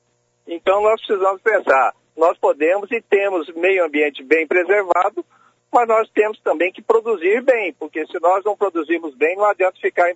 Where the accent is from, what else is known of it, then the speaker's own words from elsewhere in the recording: Brazil; Então, nós, como brasileiros, que temos uma produtividade excelente